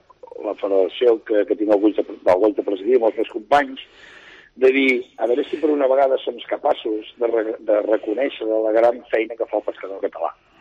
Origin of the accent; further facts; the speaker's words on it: Roses, Catalonia, Spain; En els llocs costaners, com ara el meu poble, Roses, o com podria ser Palamós